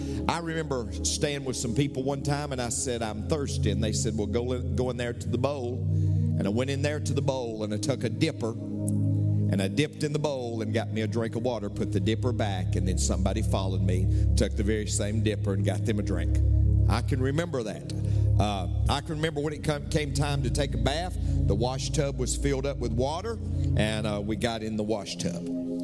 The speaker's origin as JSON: {"language": "English", "region": "Tennessee", "country": "United States", "said": "Yeah, see, I'm from Tennessee."}